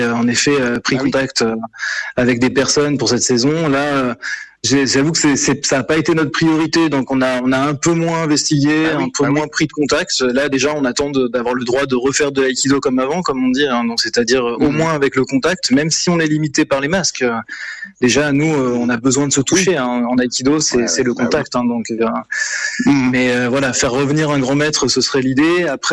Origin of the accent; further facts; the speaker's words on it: Île-de-France, France; comme on est de l'Île-de-France